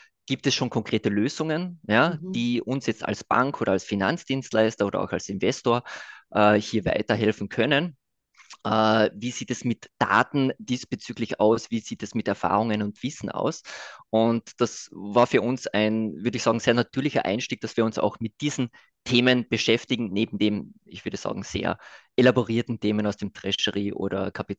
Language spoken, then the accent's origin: German; Austria; Also wortwörtlich, wo komme ich her? Ich lebe und arbeite in Wien. Was man wahrscheinlich hört. Das heißt, ich